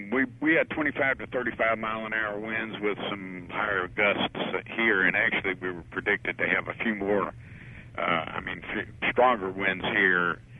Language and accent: English; New Orleans, Louisiana, United States; I grew up in New Orleans, and a large portion of the area that is flooded out in Jefferson Parish